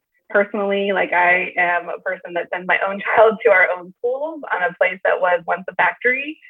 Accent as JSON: {"language": "English", "country": "United States", "said": "You know, I am Native American. Both of my parents belong to two different tribes across Southern California, New Mexico."}